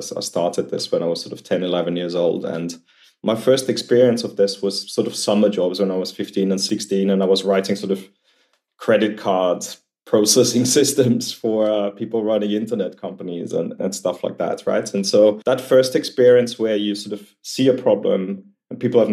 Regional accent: Vienna, Austria; moved away as an adult; now in United Kingdom; I was born and raised in Vienna, in Austria, for the first sort of 18 years of my life. Then had to do a little time out in the army, like we do over there, and then got on a plane to go to university in the UK

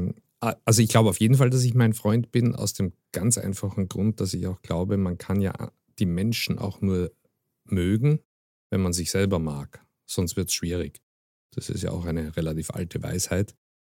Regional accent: Austria; now in Germany; Also ich bin sehr gerne in Österreich, in meiner Heimat und verbringe dort auch eigentlich die Zeit, die mir möglich ist.

